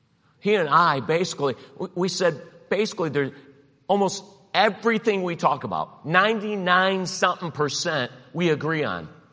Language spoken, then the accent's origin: English; Cleveland, Ohio, United States; I grew up in Cleveland. I'm like, you know what you did when you heard bullets? You ducked.